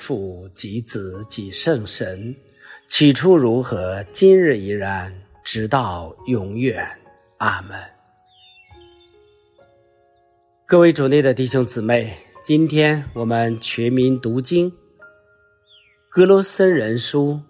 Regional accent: China; 就像我们中国人现在容易说的，若要灭亡先要疯狂，只要疯狂就会灭亡。

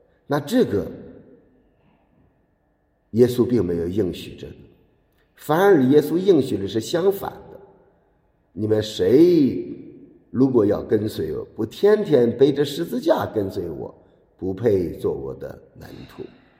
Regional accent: China; 特别是咱们中国人，我们中国人真正平安的时候不多

